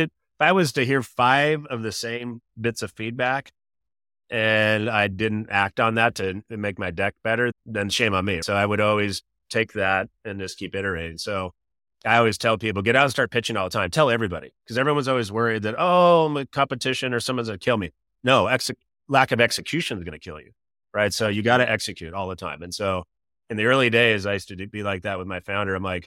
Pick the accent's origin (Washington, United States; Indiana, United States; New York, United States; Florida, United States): Washington, United States; Kent; my father worked for Boeing, so I grew up in Kent.